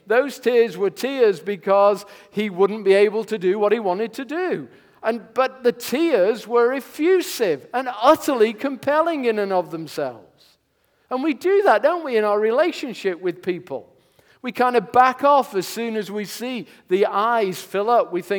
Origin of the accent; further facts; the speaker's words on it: England, United Kingdom; I know I come from England